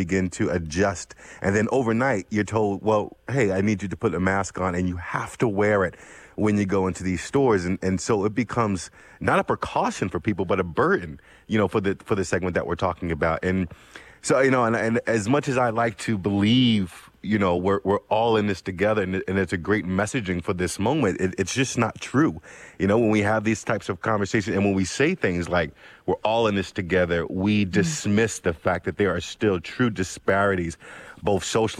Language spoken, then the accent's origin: English; Philadelphia, Pennsylvania, United States; on the block that I grew up in South Philly, at the corner bodega, there was a sign